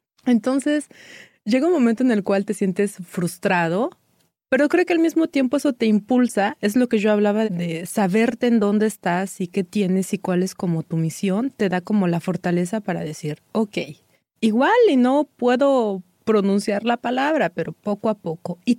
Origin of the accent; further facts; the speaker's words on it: Mexico; fui asimilando poco a poco el idioma, me fui quitando ese miedo de decir, lo voy a pronunciar mal, pues la gente se da cuenta que soy mexicana